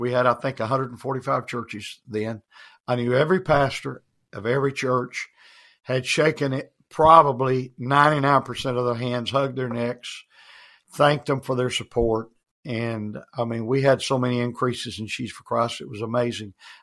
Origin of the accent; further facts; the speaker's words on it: Texas, United States; I grew up in Texas. My dad pastored there all of my life, from the time I was first grader, and I love Texas.